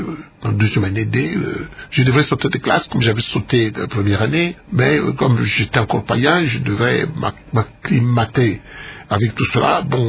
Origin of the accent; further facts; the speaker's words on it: Kasaï-Oriental, DR Congo; je ne suis pas du Kasaï occidental, je suis du Kasaï oriental, mais je suis du Kasaï, et encore mieux, je suis congolais.